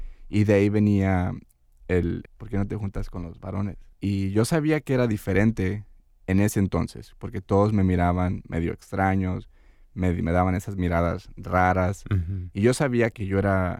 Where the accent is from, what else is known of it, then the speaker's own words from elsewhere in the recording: Los Angeles, California, United States; yo soy gringo nopalero, yo soy hecho en México y nacido aquí en Los Ángeles, California, pero mis papás son de Los Altos de Jalisco.